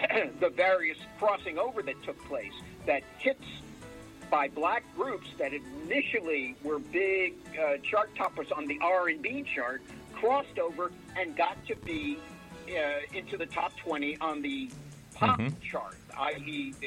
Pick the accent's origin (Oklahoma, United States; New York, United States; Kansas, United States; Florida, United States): New York, United States; New York City; I grew up in New York City, okay, the Upper West Side.